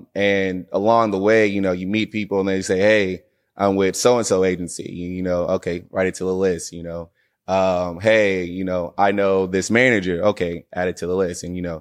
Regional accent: Arlington, Texas, United States; also born or lived in Michigan / Atlanta; I live in Arlington, Texas. Well, raised in Arlington, Texas.

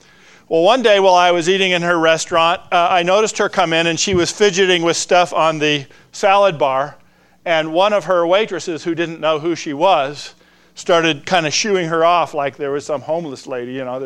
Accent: Claremont, California, United States; This picture here is a picture of a couple that I grew up with in Claremont, California.

